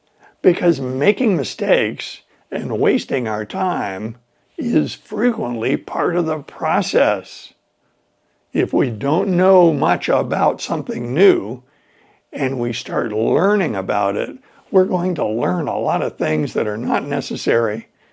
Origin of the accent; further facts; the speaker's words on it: United States; When I was growing up in the United States, quitting was considered a very negative behavior.